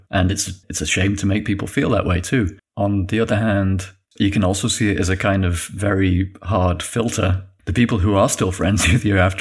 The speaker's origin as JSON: {"language": "English", "region": "Yorkshire and the Humber", "country": "United Kingdom", "tie": "born or raised there", "said": "mother's side is Polish, so I'm half Polish. I have a Polish name. I grew up in Yorkshire."}